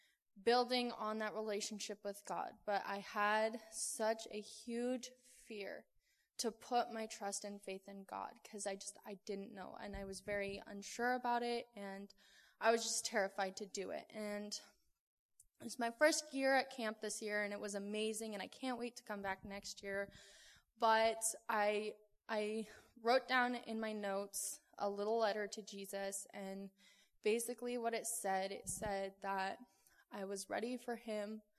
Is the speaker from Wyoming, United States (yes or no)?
yes; Wyoming, United States; I'm from Wyoming as well